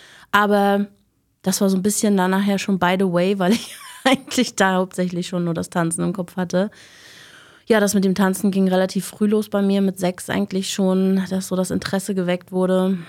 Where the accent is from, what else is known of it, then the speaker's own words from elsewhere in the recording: Güstrow, Mecklenburg-Vorpommern, Germany; Ich bin gebürtige Güstrowerin. Hier geboren, hier aufgewachsen und ja, immer noch hier.